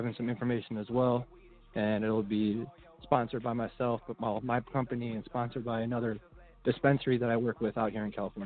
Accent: Chicago, Illinois, United States; also born or lived in Joliet; I was born in Joliet, and then I moved to Stony Island when I was a baby. Grew up over there, over by Chicago Hospital.

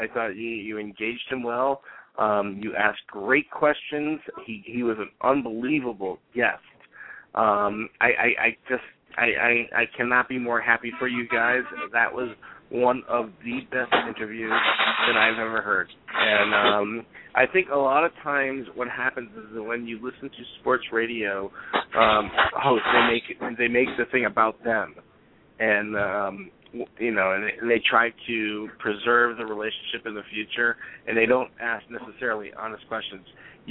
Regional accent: Norwalk, Connecticut, United States; I'm from Norwalk.

